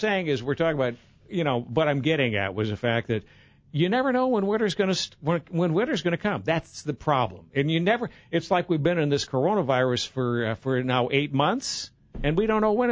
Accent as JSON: {"language": "English", "town": "Decorah", "region": "Iowa", "country": "United States", "tie": "born or raised there", "said": "and I grew up in the north. I grew up in Decorah, where the tall snow grows, and Decorah is unique."}